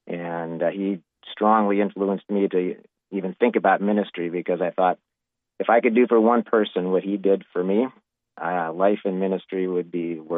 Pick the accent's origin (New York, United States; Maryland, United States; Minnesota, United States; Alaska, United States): Minnesota, United States; Duluth; Well, I grew up in Duluth, Minnesota. Very unique city, just on the edge of Lake Superior.